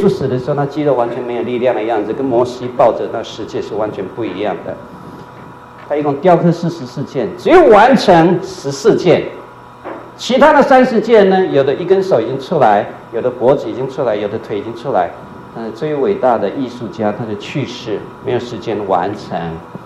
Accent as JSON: {"language": "Chinese", "country": "China", "said": "你们知道我们中国人有一个人是全世界有历史以上拉大提琴拉的最好的"}